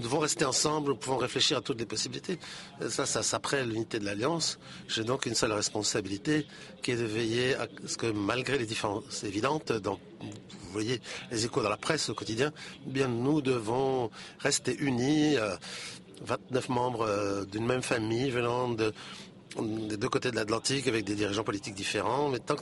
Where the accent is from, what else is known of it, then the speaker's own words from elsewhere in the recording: Kazakhstan; Je viens du Kazakhstan.